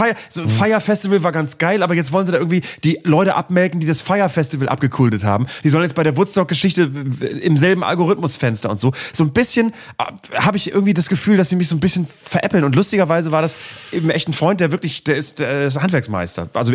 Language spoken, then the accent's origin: German; Bremen, Germany; in meiner Heimat in Bremen